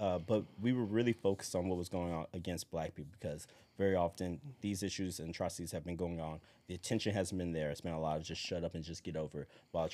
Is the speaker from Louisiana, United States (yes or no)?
yes; Baton Rouge, Louisiana, United States; now in New Orleans, United States; Yeah, look, I'm from Baton Rouge. This is New Orleans. There's a lot of similarities between the two.